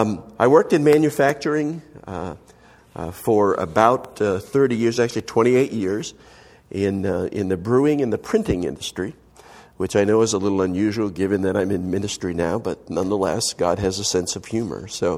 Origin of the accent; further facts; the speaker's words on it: West Lebanon, New Hampshire, United States; also born or lived in Hanover; I was originally, I was born in Hanover, New Hampshire, and born in raised in West Lebanon.